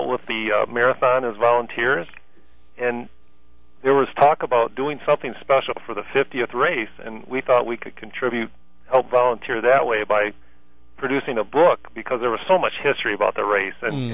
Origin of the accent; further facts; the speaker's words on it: Grayling, Michigan, United States; yes, I was born in Grayling. I'm a native of Grayling.